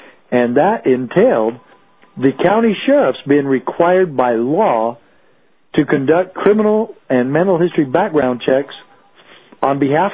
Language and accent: English; Arizona, United States; Well, I'd never been a cop in Arizona. I'd never been in law enforcement in my hometown. And I hadn't even lived there for about 12 years.